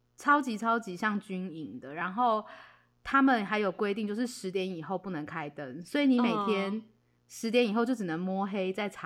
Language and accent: Chinese; Taiwan; 然后我台湾人嘛